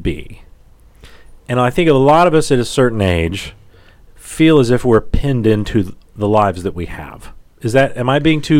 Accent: Indiana, United States; I grew up in Indiana, so that's a little weird for me.

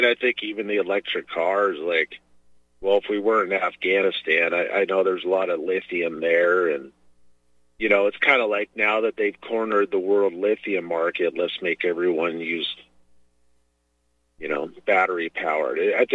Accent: Pacific Northwest, United States; I grew up in the Northwest, and we never had forest fires just burning out of control for months and months.

